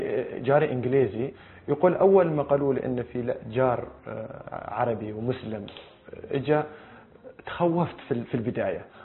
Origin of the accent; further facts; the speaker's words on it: Oman; moved away; أنا من يوم طلعت من عمان لين يومك هذا، لين جلستنا هذه، كل يوم أكلم الوالدة.